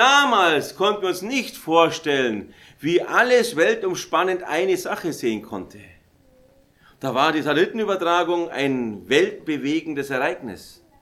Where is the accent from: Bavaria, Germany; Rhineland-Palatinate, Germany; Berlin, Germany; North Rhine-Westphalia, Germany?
Bavaria, Germany; Raisting; Ich bin in der Nähe von Raisting aufgewachsen. Raisting ist ein Begriff in Oberbayern mit so weißen Hügeln da.